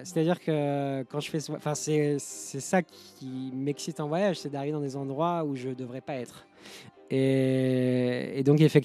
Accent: France; que je suis français et que je suis pas la personne qui croit que je suis.

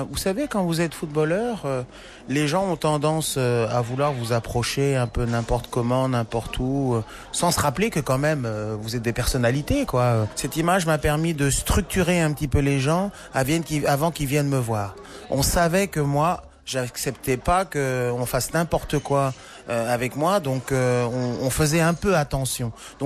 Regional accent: France; Je suis français d'origine.

